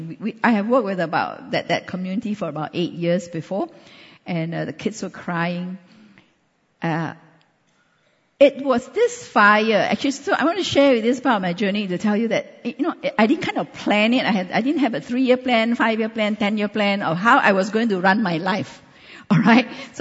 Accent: Khon Kaen, Thailand; Okay, every time I say I come from Khon Kaen, they say, Chiang Mai? No.

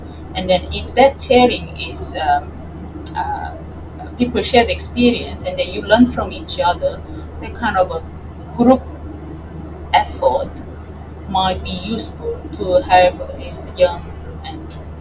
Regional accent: South Korea; first language Korean; English is a second language; I did my PhD in my country. I didn't do my PhD in English. I did my PhD in Korean, which is my mother tongue.

